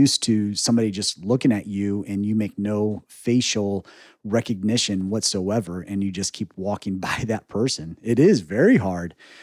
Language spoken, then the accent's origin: English; Indiana, United States; you know, we're from Indiana and you smile at strangers all the time.